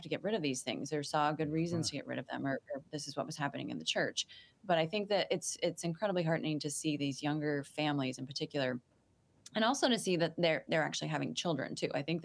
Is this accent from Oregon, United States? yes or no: yes; Eugene, Oregon, United States; You know, I grew up in Eugene, Oregon, you know, the marijuana capital of the world, and thought, I'm doing the most rebellious thing ever by becoming a Catholic in my 20s.